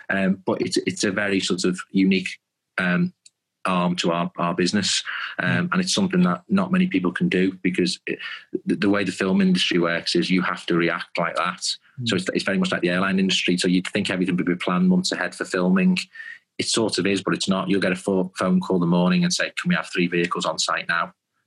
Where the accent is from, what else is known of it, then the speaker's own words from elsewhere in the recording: Liverpool, North West England, United Kingdom; because obviously we're from Liverpool, myself and Richard